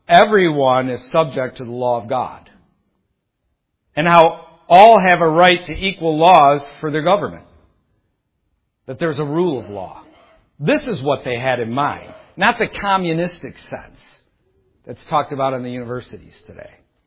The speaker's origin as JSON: {"language": "English", "town": "Detroit", "region": "Michigan", "country": "United States", "said": "I'm from Detroit. They're everywhere in Detroit."}